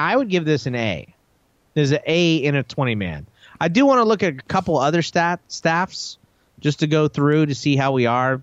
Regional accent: Texas, United States; I'm from Texas, must be a KKK member.

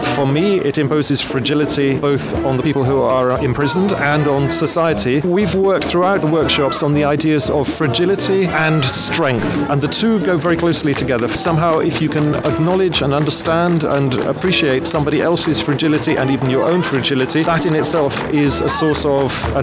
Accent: England, United Kingdom; moved away as an adult; now in Brussels, Belgium; I'm originally from England. I've been living in Brussels now for 12 years.

